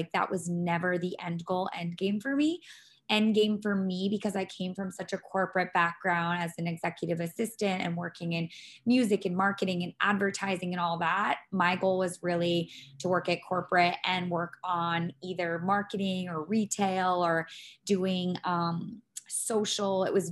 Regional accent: Rhode Island, United States; now in Boston, United States; because I'm from Rhode Island originally, I chose Boston

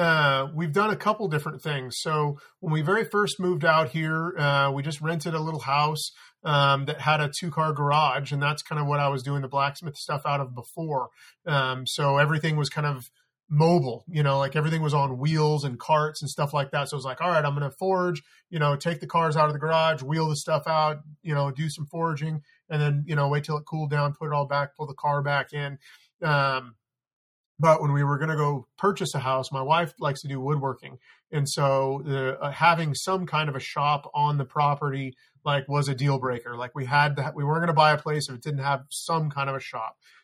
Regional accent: California, United States; now in Idaho, United States; even though I was born in Southern California, you know, I grew up, you know, doing all the skateboarding

